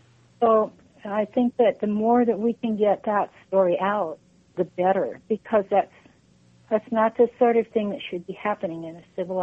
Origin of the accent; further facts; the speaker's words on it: United States; And being an American and growing up with some understanding of manufacturing process, I had no idea that so many products in the world were not made by machines.